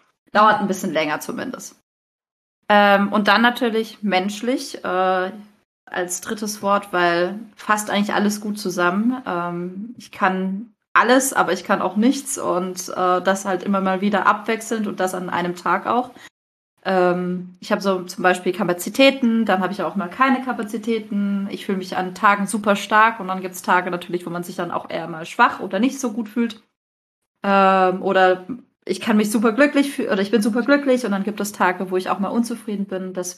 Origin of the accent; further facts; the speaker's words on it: Freiburg, Baden-Württemberg, Germany; Ich komme übrigens aus Freiburg.